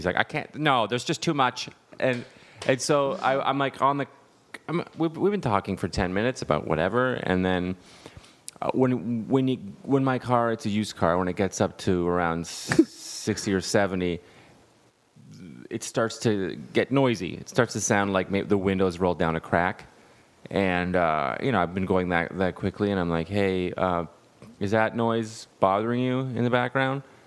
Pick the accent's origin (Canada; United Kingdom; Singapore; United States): Canada; We're from Canada